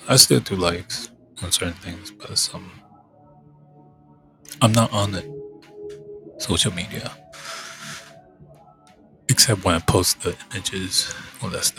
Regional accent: Taiwan; And somebody will say, you're Asian. I said, yeah, but I'm from Taiwan. I'm a mix.

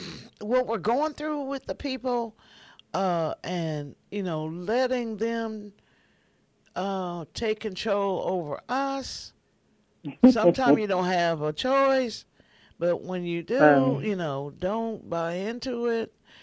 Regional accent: Midwest, United States; Yeah, no, I was from the Midwest, and that was all we knew

